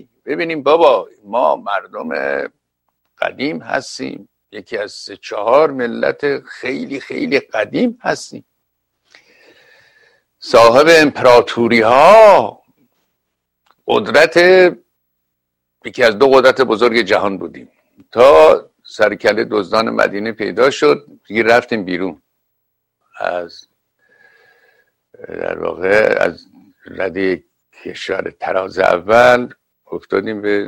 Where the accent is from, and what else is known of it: Iran